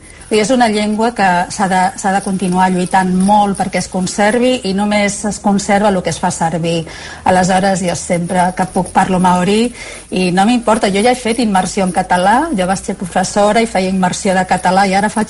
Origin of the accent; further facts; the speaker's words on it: Catalonia, Spain; Com a catalana ho entenc millor que ningú aquí